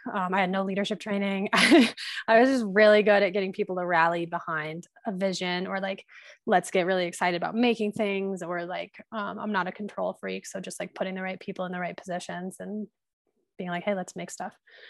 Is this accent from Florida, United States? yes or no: no; Fort Collins, Colorado, United States; now in Crested Butte, United States; I currently live in Crested Butte, Colorado. I'm from Fort Collins, Colorado, which is about, I don't know, 5 hours away from here